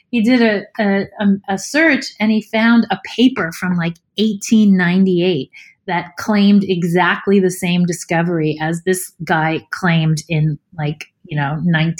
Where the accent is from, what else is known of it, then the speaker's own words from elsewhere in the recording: Pennsylvania, United States; And then I grew up in Pennsylvania in a development, but it bordered a farm.